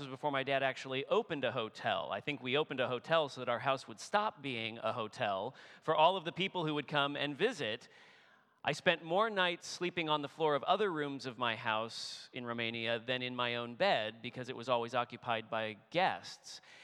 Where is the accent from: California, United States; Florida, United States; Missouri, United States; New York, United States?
California, United States; born there; all 4 of my grandparents were born outside California. I was born in California, now we've all left.